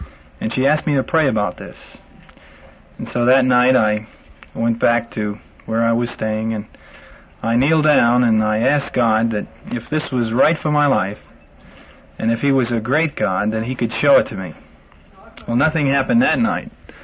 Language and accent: English; New York City, New York, United States; I grew up in New York City.